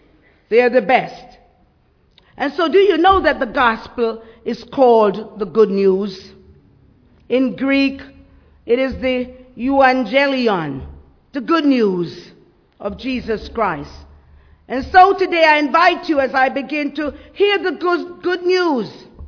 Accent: Jamaica; I said, "But I'm from Jamaica and we see the beach all the time. We don't make a big deal."

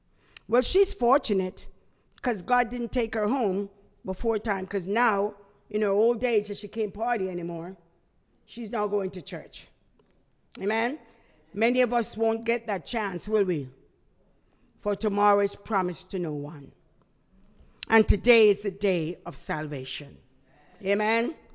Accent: Jamaica; I'm from Jamaica and, you know, going to church.

